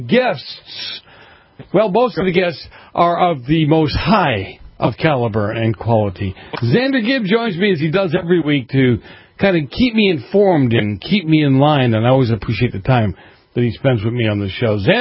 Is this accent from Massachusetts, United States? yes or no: yes; Boston, Massachusetts, United States; See, I'm from Boston.